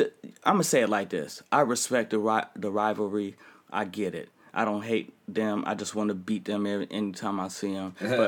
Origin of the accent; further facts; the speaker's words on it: Oakland, California, United States; Like, I'm from East Oakland and I'm a Bronco fan.